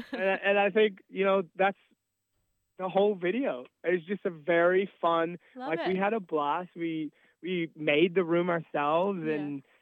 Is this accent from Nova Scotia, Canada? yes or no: yes; Nova Scotia, Canada; Like, I'm from Nova Scotia, and I'm touring in an Australian, you know, punk rock band.